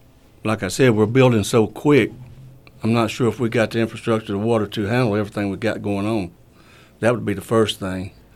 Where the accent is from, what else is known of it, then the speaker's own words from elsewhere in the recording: Emerson, Georgia, United States; I've been in Emerson all my life. Born and raised in Bartow County.